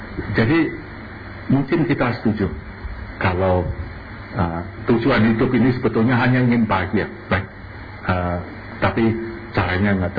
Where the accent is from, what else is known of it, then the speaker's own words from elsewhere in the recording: Semarang, Central Java, Indonesia; saya ini dulu dibesarkan justru di Semarang ini, di jalan di mana saya dibesarkan ini interesting sekali